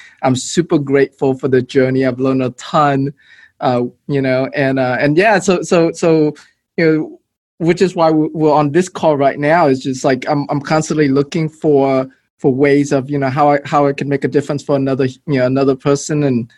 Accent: Houston, Texas, United States; yes, and you know, growing up in Houston was my brother and I. And, you know, we grew up in the hood. We used to live in Section 8 housing.

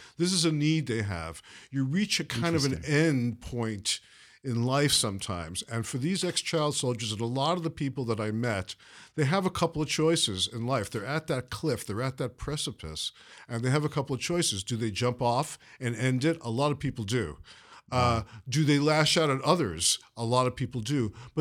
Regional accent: Brooklyn, New York, United States; it was like the Jamaica of comedy where I grew up in Brooklyn.

